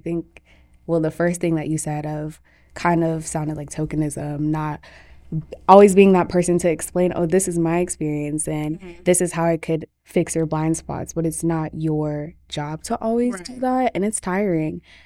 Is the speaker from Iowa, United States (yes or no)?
yes; Iowa, United States; I am Ghanaian American, so unfortunately was born in Iowa.